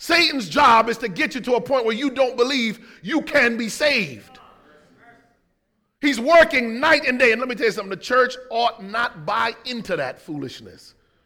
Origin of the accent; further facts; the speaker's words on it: Connecticut, United States; When I look at hip hop, and I grew up in Connecticut, I used to go down into the Bronx